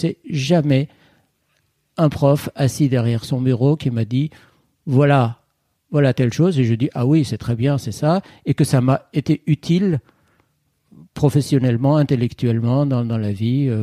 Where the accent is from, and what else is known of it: Tehran, Tehran Province, Iran; born or raised there